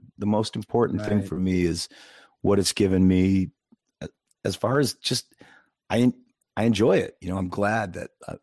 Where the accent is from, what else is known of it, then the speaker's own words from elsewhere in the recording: Zion, Illinois, United States; Zion, Illinois.